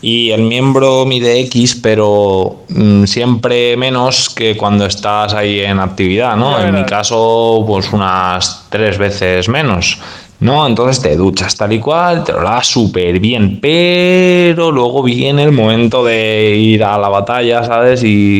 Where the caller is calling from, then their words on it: Requena, Valencian Community, Spain; de Requena